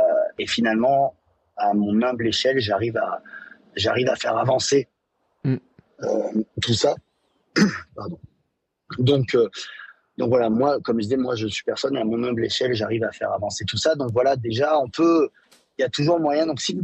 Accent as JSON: {"language": "French", "town": "Vichy", "region": "Auvergne-Rhône-Alpes", "country": "France", "tie": "born or raised there", "said": "j'ai grandi à Vichy"}